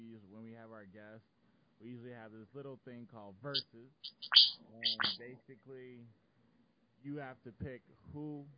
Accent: West Coast, United States; I'm not gonna let you get past with that lyrically, because I am from the West Coast.

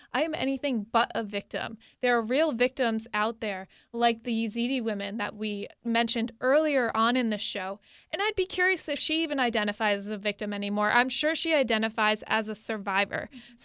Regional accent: Connecticut, United States; is that I'm originally from Connecticut. And my senator, Richard Blumenthal, was there.

